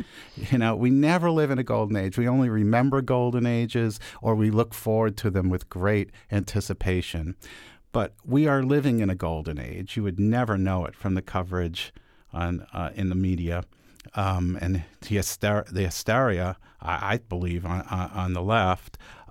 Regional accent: New York, United States; I'm a New Yorker. I understand.

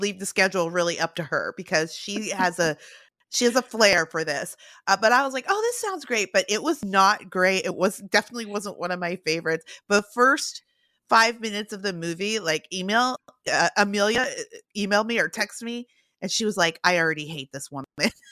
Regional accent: Canada; now in United States; I have family in Toronto. As you know, I'm Canadian, been to Toronto many times.

